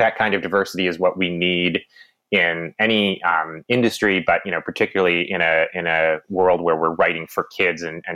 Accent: Massachusetts, United States; I grew up in Massachusetts, so all my characters have to come from Massachusetts

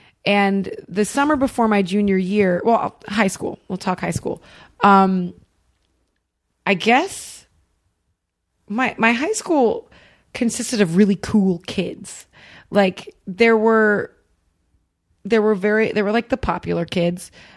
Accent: Ohio, United States; From my normal high school, you know, growing up in Ohio, which I had a blast, I played soccer.

